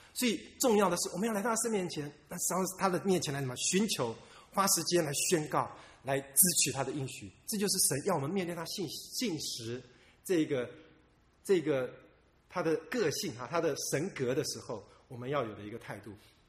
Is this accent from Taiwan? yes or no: yes; Taiwan; 我们在小时候在台湾有那种，就后门